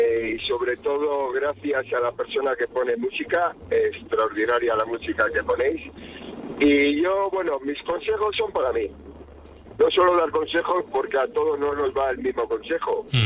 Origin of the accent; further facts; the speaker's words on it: Bilbao, Basque Country, Spain; Sí, bueno, soy de Bilbao.